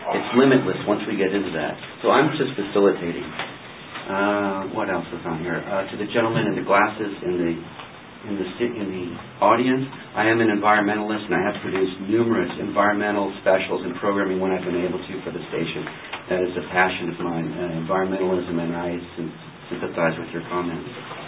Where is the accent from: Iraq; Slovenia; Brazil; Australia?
Iraq; now in United States; You know I'm an immigrant. You know I'm from Iraq.